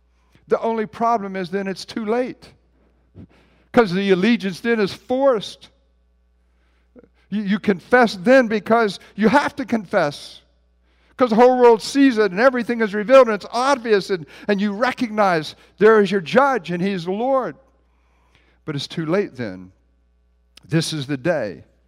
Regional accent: West Virginia, United States; Now, I'm from West Virginia. I grew up in West Virginia.

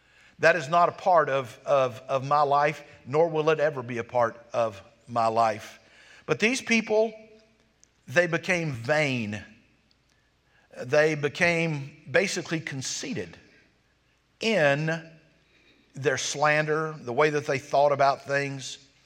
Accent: Georgia, United States; Now, I was raised in South Georgia.

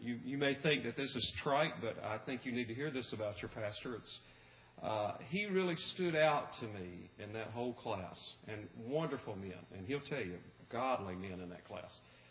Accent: the South, United States; accent: Southern; I hope my southern accent will not throw you off too bad.

